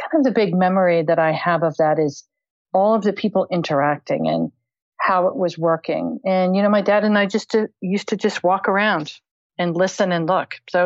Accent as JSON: {"language": "English", "town": "Fort Worth", "region": "Texas", "country": "United States", "tie": "born or raised there", "said": "So I grew up outside of Fort Worth, Texas."}